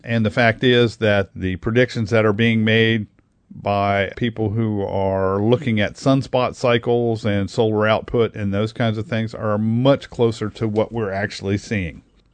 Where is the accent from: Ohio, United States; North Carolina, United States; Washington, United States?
Ohio, United States; Hebron; I can remember derechos blowing through when I was a kid here in Central Ohio. I grew up in Hebron.